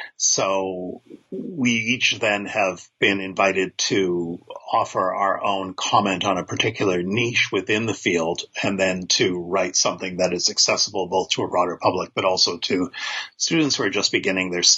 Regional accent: Canada; I'm a Canadian biblical scholar.

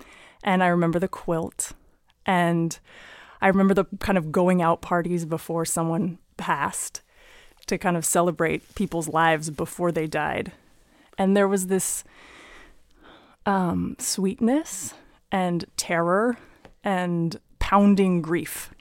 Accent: San Francisco, California, United States; I am a child of the 80s. I grew up in San Francisco.

